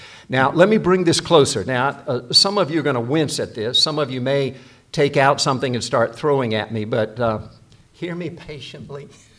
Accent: South Korea; Growing up in Korea, from time to time, we'd go to a U.S. military base, and I would see the American flag

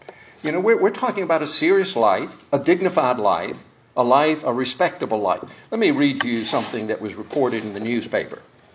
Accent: South Korea; I grew up in Korea.

